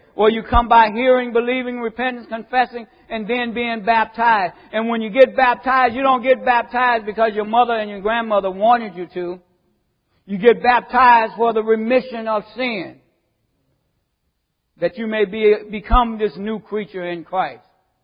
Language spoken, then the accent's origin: English; the South, United States; I came from the South, and we used to have to walk the dusty roads sometimes to get to, it was a little small church back in the woods